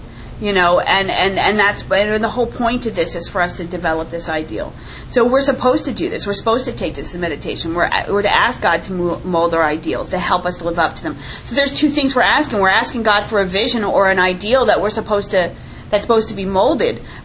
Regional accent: New York, United States; I'm from the New York area, so forget it.

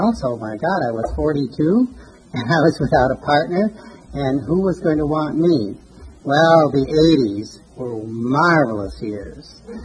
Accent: Andes, Peru; moved away; also born or lived in Beloit, United States; I was born in Beloit, Wisconsin, which is an awful place, but fortunately I was only 5 months old when I left and went to Peru, South America, and I grew up in the Andes.

